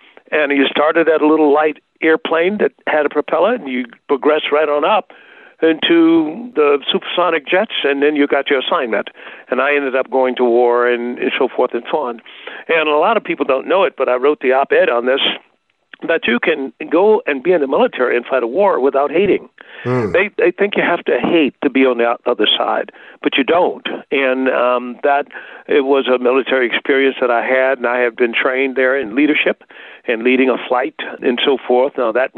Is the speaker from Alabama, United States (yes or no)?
yes; Tuskegee, Alabama, United States; And so Tuskegee itself, small town, but had a big legacy.